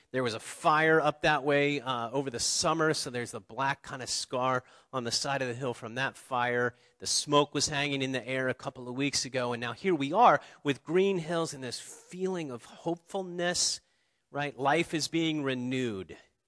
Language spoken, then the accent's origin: English; Ohio, United States; I remember growing up in Ohio, this time of year, the outdoors looked pretty bleak.